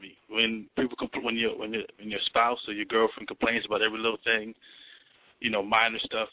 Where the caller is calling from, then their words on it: Richmond, Virginia, United States; I'm calling from Richmond.